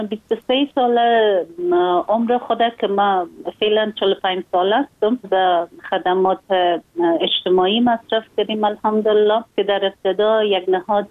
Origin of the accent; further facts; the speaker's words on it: Afghanistan; ما یک خانم مسلمان هستم، از افغانستان هستم